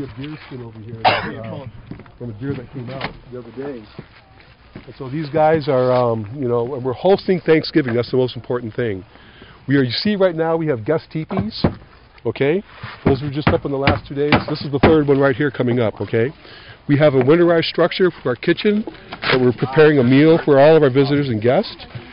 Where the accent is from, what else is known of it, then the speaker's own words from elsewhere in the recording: Michigan, United States; I'm from the Crane Clan. I'm from the territories currently occupied by the state of Michigan, and I am from the Gun Lake Tribe in Michigan.